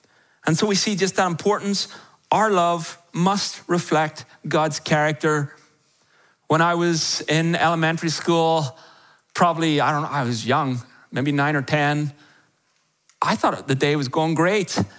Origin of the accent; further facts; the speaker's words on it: Ireland; I grew up about 10 miles from a ski hill. Some of you should be going, how? Because I grew up in Ireland.